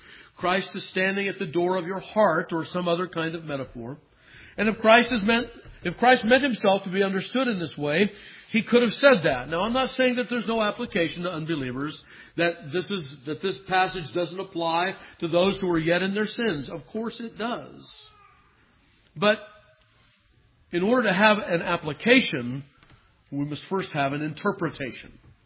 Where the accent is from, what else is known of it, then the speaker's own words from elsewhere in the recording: California, United States; When I was a young lad growing up in Southern California